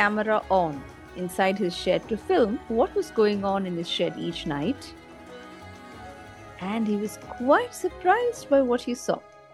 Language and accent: English; India; I'm from India.